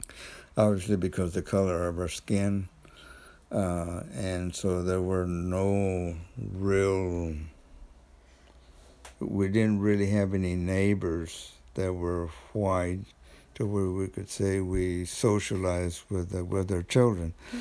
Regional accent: Waco, Texas, United States; Well, I grew up in a city in Texas called Waco. It was a metropolitan area.

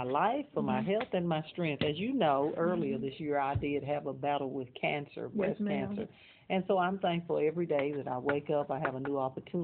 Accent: Fort Worth, Texas, United States; I grew up here in Fort Worth

